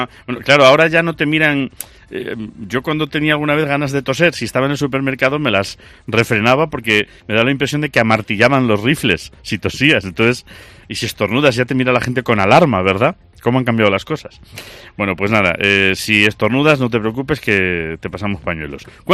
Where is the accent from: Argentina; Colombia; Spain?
Spain; somos españoles